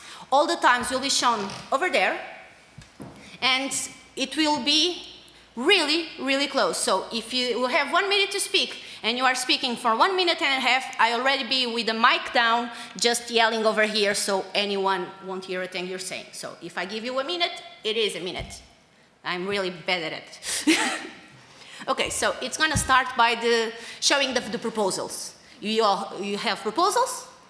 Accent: Portugal; I'm from Portugal.

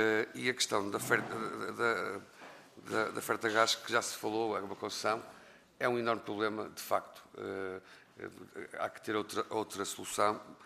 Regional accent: Viana do Castelo, Norte, Portugal; eu sou muito a norte, sou de Viana do Castelo

